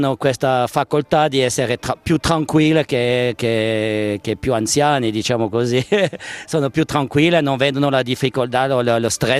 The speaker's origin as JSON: {"language": "Italian", "region": "Valais", "country": "Switzerland", "tie": "born there", "second_language": "Italian", "said": "io sono nato in Vallese."}